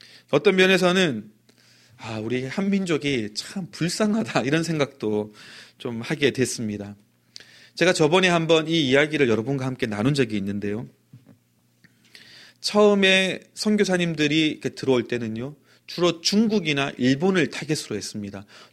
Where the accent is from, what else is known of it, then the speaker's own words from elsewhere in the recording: South Korea; now in United States; 제가 한국 사람이고 한국에서 왔다는 걸 알면은